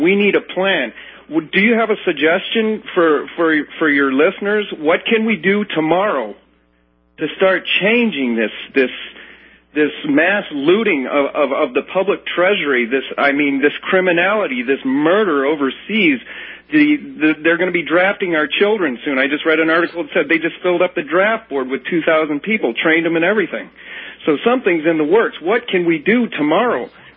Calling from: Madison, United States; I'm calling you from Madison

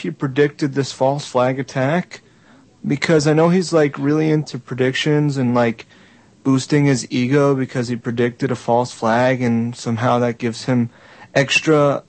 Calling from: Colorado, United States; I'm calling from Northern Colorado, the brand-new state.

